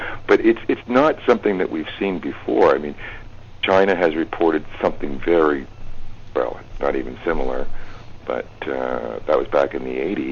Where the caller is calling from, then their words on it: Montreal, Quebec, Canada; I'm calling from Montreal